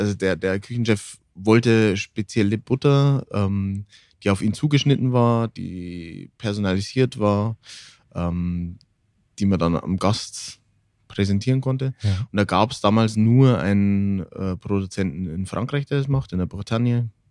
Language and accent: German; Regen, Bavaria, Germany; Genau, und ich komme aus Regen. Und dann sind wir für Wochenende einfach nach Regen gefahren